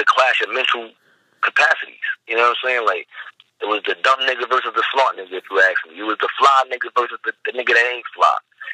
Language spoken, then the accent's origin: English; Brooklyn, New York, United States; I'm from the County of Kings.